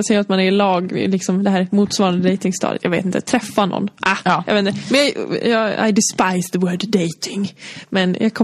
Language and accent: Swedish; Malung, Dalarna County, Sweden; hemma i Malung så var det typ så här